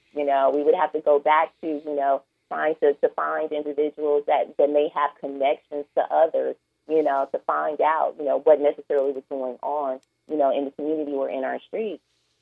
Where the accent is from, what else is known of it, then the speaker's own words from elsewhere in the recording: Gary, Indiana, United States; You know, I was born and raised in Gary, and I had an opportunity to start working with the city as an intern.